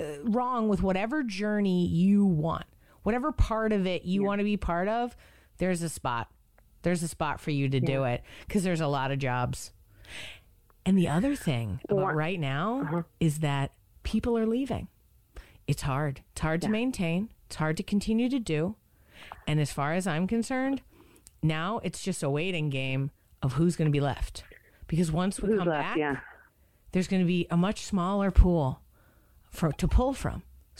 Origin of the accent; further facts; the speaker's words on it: Boston, Massachusetts, United States; moved away as an adult; now in Austin, United States; I grew up in Boston. Nobody was like, hi, have you heard of Austin, Texas? You should move there right away. No, I didn't even move here until I was 30.